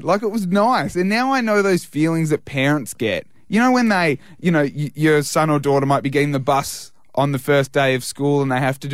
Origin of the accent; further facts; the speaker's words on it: Melbourne, Victoria, Australia; And before I came up to the GV, I was from Melbourne.